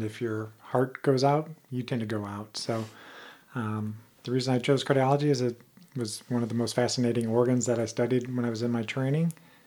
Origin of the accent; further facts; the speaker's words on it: St. Louis, Missouri, United States; I'm from St. Louis originally. I'm from South County, not too far from where your location is at.